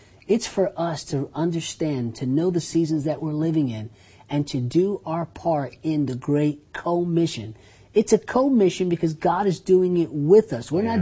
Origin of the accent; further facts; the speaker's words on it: United States; As an American Christian, as an American, we have to view this in terms of in the context of our Constitution.